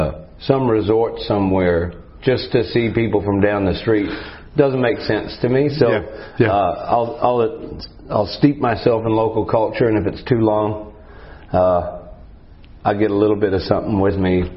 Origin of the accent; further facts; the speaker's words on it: Winnipeg, Manitoba, Canada; born there; But I was born in Canada, in Manitoba.